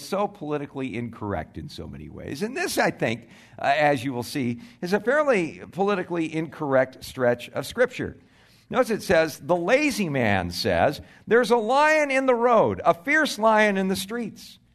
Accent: California, United States; now in Tucson, United States; But where I grew up in California, you know, there were two things that you would encounter quite a bit.

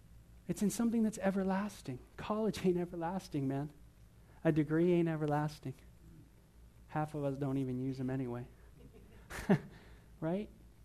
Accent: North Hollywood, California, United States; all the things I went through growing up in North Hollywood

